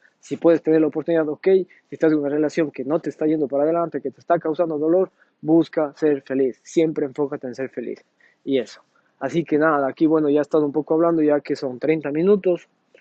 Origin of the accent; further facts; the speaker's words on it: Cuenca, Azuay, Ecuador; moved away as an adult; now in Italy; tengo 29 años, pero llegué acá a Italia cuando tenía 26, casi 27. Entonces viví mis 26 años ahí en Cuenca, Ecuador.